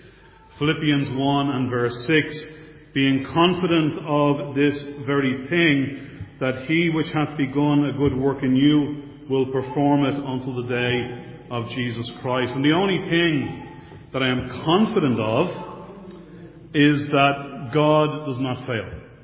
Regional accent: Dublin, Leinster, Ireland; also born or lived in Leicester, England; and I was born in 1968 in Leicester. So I don't have a Leicester accent, as you can hear. We moved back to Dublin in 1970. And I grew up in the south of Dublin and continue to live there. I was raised in a not only a Roman Catholic home

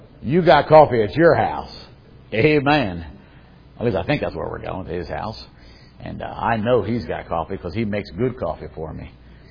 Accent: United States; because I'm an American. I've been an American for 62 years, all of my life.

